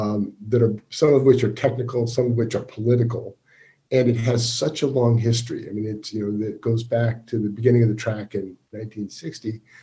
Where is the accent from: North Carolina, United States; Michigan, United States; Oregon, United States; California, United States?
Oregon, United States; I mean, I was, you know, born in Oregon. I grew up in Oregon, and I've always sort of recognized that, you know, Portland had a strong, automotive tradition.